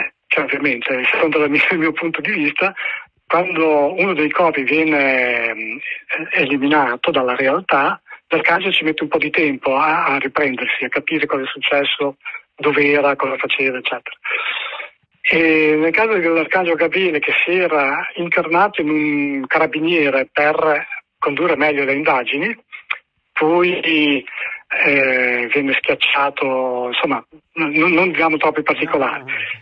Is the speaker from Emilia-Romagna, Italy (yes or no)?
yes; Emilia-Romagna, Italy; per me che sono emiliano non è del tutto comprensibile